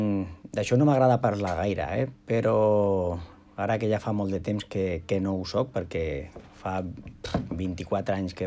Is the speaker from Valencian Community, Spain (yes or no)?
no; Córdoba, Andalusia, Spain; now in Sant Cugat, Spain; Després em van donar una beca l'any 1990 i vaig arribar aquí, perquè jo sóc de Còrdoba, vaig arribar aquí a Catalunya i vaig estar intern 10 anys, des de 1990 fins al 2000, en el centre del rendiment.